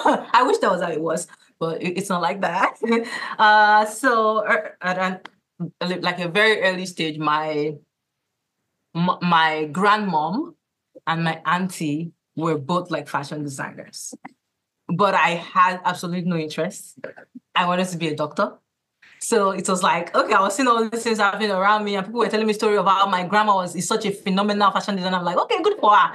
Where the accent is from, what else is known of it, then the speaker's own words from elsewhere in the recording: Nigeria; now in Baltimore, United States; I am a Nigerian fashion designer based in Baltimore.